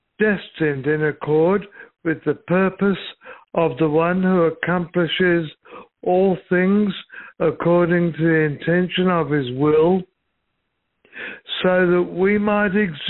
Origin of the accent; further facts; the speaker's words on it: England, United Kingdom; born there; I was born in England in November 1939. It was a very scary time to begin life. I grew up scared of being bombed.